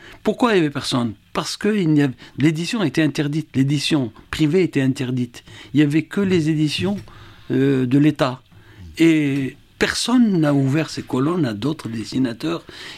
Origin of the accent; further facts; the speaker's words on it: Oran Province, Algeria; je venais de la région d'Oran, où les femmes sont voilées, c'est presque du niqab, puisqu'il n'y avait qu'un seul œil qui apparaissait.